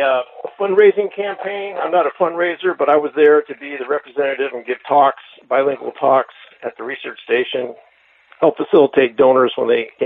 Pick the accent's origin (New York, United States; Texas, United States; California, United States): California, United States; Palo Alto; I said I grew up in Palo Alto in California here when they still taught languages free in elementary and junior high and high school